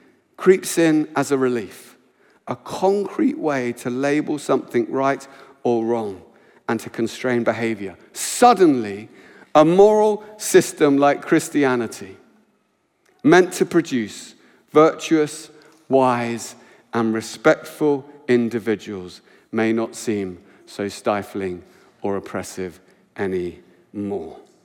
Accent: England, United Kingdom; I'm English

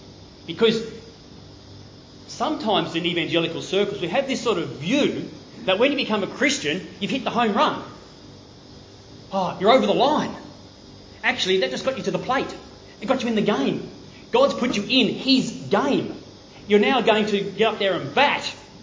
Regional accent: New South Wales, Australia; Many of you know that I grew up in the Riverina, and one of our first jobs was grape picking.

